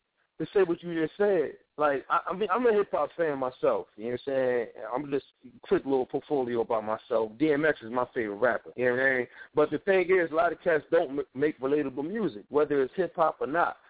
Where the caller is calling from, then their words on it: New Jersey, United States; I'm calling from South Jersey, baby girl.